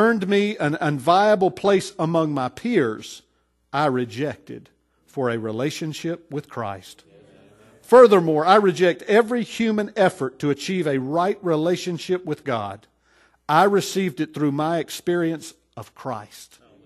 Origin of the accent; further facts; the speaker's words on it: North Carolina, United States; Now, I'm from North Carolina, and I don't know if, I guess they're popular all over the country.